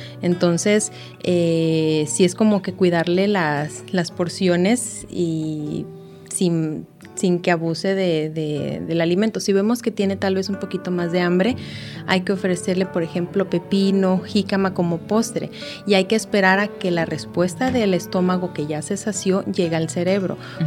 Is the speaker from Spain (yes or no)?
no; Mexico; nosotros como mexicanos desgraciadamente tenemos dichos que relacionan todo con la comida.